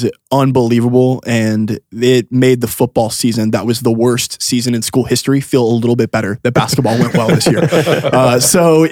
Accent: Tennessee, United States; So I grew up in Tennessee, been a Volunteer fan my entire life.

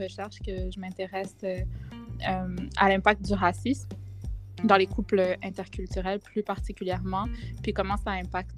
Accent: Montreal, Quebec, Canada; Je suis d'origine tunisienne, mais je suis née ici à Montréal.

